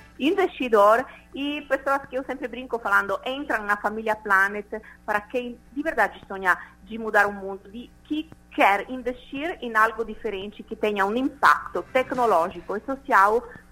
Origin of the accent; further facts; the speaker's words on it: Italy; Portuguese is a second language; moved away as an adult; now in Brazil; vocês já entenderam, né, do sotaque … não é daqui, eu moro aqui há 8 anos, brasileira adoptada, mas na realidade sou italiana.